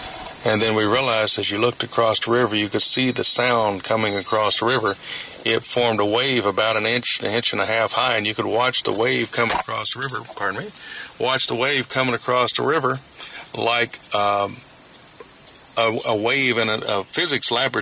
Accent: Florida, United States; growing up in Florida, I actually watched from my schoolroom windows over in Polk County out past Orlando.

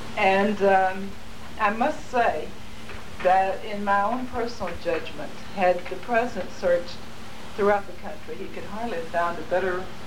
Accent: Tennessee, United States; Because after all, she's from Tennessee, which happens to be my home state.

